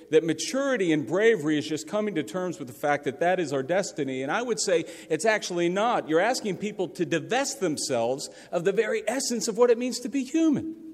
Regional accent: Pittsburgh, Pennsylvania, United States; when I was growing up in Pittsburgh, in our basement, or we used to call it a game room in the 70s

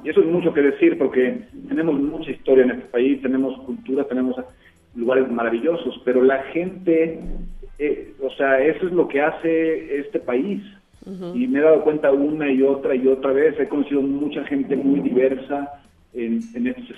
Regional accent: San Miguel de Allende, Guanajuato, Mexico; Yo crecí en San Miguel de Allende

